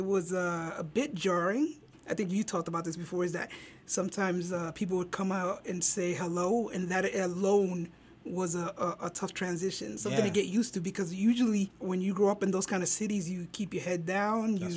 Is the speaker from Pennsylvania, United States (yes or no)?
no; Paterson, New Jersey, United States; born there; So I was born in Paterson, New Jersey. Paterson, New Jersey, usually the point of reference that I give people is the movie Lean On Me with Morgan Freeman.